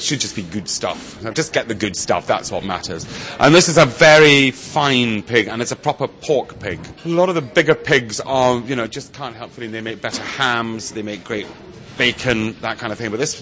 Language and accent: English; Scotland, United Kingdom; And being a Scotsman